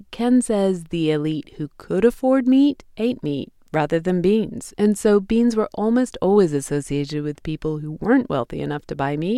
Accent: England, United Kingdom; This is not something I grew up eating in England.

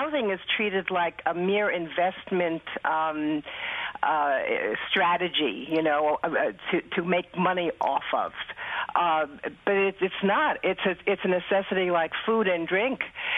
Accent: Brooklyn, New York, United States; I was born in Brooklyn and grown up in Brooklyn and I've lived in Brooklyn all my life. And I'm three quarters of a century old, so I've seen a lot of changes.

